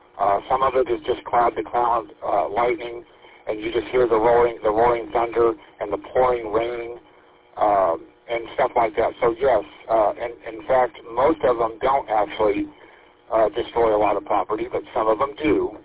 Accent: Big Spring, Texas, United States; Big Spring, Texas is classified as West Texas. However, there's a go another 350 more miles to my west and still be in Texas

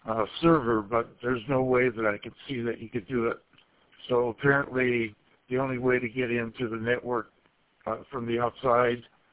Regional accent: Michigan, United States; also born or lived in Florida; I'm originally from Michigan, born and raised here, but moved to Florida about 20-some years ago, and now 2 years ago I moved back here to Michigan

